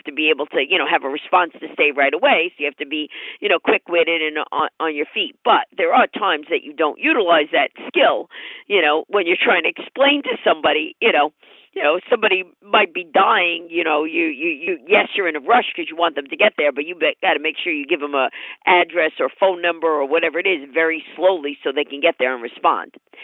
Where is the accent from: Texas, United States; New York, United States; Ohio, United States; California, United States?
New York, United States; Well, I mean, my brain, I'm a New Yorker. So first of all, just that in itself, I talk fast.